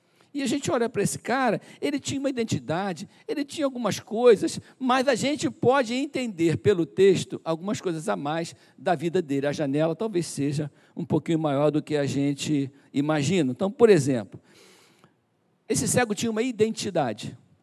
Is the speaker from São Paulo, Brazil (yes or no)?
no; Duque de Caxias, Rio de Janeiro, Brazil; Eu fui criado em Caxias, sou cria lá da Baixada Fluminense.